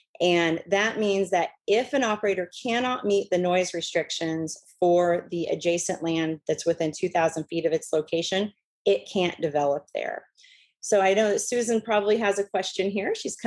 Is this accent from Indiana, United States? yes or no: yes; Indiana, United States; moved away as an adult; also born or lived in Wyoming; I grew up in Indiana as a farm girl.